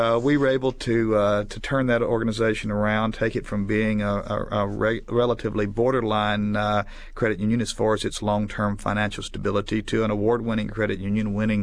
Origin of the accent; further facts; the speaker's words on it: Gulfport, Mississippi, United States; Mississippi is my home state. I'm from Gulfport down on the Mississippi Gulf Coast.